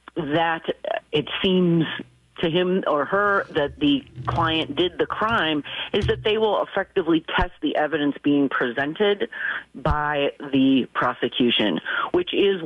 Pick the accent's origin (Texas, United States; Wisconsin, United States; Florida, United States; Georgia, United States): Wisconsin, United States; Milwaukee; come back home to my hometown, Milwaukee, and work for the city of Milwaukee.